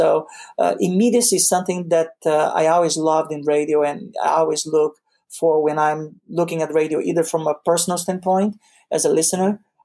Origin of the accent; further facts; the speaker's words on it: Rio de Janeiro, Brazil; I came from back in Brazil when I was born and raised in Rio. I came from a radio family.